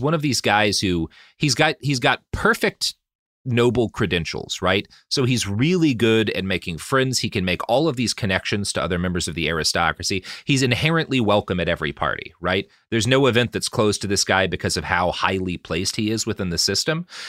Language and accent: English; Oklahoma, United States; I come from Oklahoma, boy.